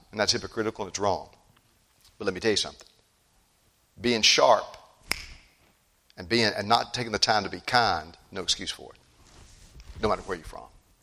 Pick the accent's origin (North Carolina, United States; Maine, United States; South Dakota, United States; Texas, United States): North Carolina, United States; born there; I was born in North Carolina. I lived down in South Carolina.